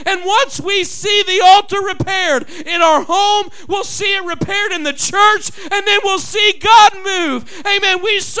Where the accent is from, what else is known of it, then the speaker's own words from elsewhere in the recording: Ireland; And I can't blame being Irish because that don't last too long.